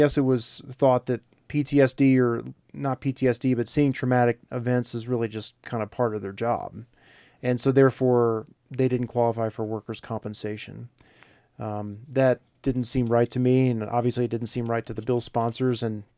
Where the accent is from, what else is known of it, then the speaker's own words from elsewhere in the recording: Indiana, United States; also born or lived in Colorado; I grew up in Indiana, so I went to Indiana University, of course, like any good Hoosier would do, and got my undergraduate degree from there and stayed there for about 4 years afterwards. Came out to Colorado to go to the law school here at CU